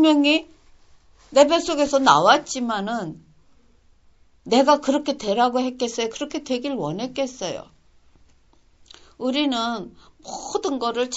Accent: Seoul, South Korea; moved away; 제가 서울에서 태어나서 서울에서 자랐는데

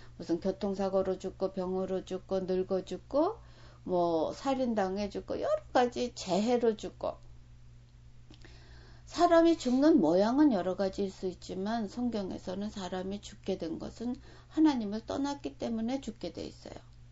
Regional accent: South Korea; 한국에서 이렇게 사계를 맞으면서 그 태어나서 자라서 그리고 정말 뼈가 굵어진 그런 곳인데도

